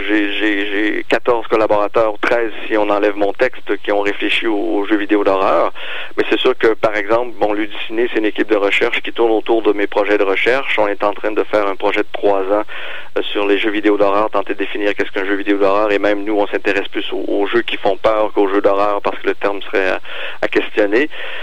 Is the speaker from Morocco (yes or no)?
no; France; on est français et on est capable de nous donner à les lauriers à qui ils reviennent